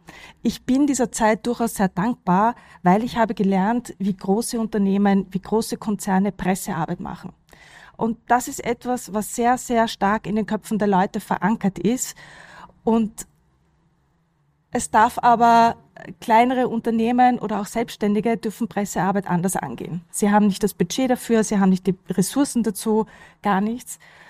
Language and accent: German; Vienna, Austria; Ich bin ja weit angereist. Ich komme aus Wien. Vielleicht hört man es ja auch ein bisschen.